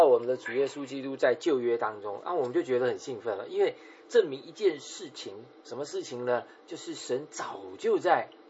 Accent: China; 我们中国人

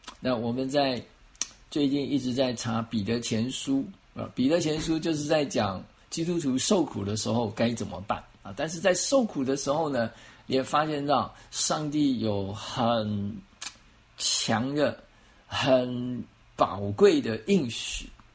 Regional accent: China; 我们中国人是很喜欢吃的啊

